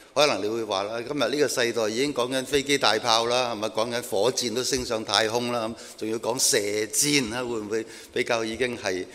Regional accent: China; 箭对于我们中国人来讲呢，其实很重要的。

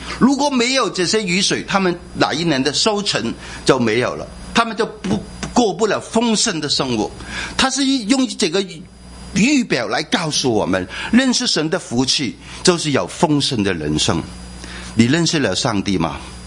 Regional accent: China; 我们中国人很注重这三方面，有智慧、仁义还有勇气，这是很重要的事情。

